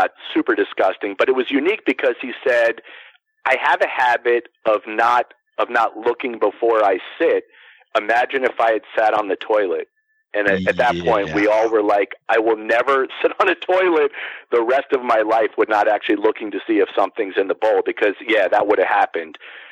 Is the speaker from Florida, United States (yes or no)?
yes; Florida, United States; You know, growing up in Florida and finding square grouper on the beach all the time, I did partake quite a bit.